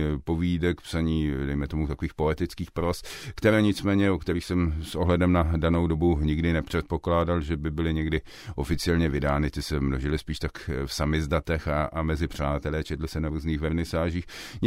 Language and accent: Czech; Prague, Czechia; born there; Já jsem se narodil v Praze v roce 1962.